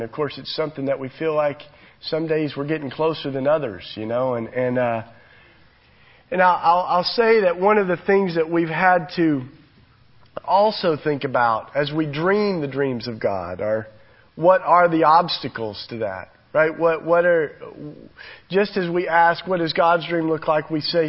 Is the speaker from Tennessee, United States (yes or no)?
yes; Tennessee, United States; I mean, I grew up in Tennessee.